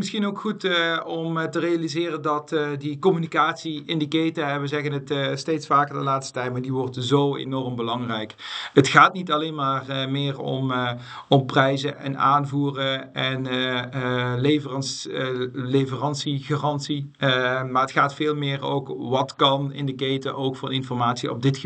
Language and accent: Dutch; Limburg, Netherlands; We zijn Limburgers, we blijven Limburgers